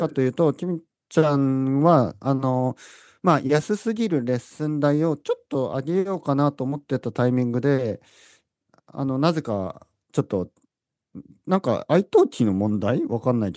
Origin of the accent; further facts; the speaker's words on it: Hokkaido, Japan; also born or lived in Australia / New Zealand; 出身は北海道で、オーストラリアとかニュージーランドに長くいたので、まあ、英語でもレッスンができる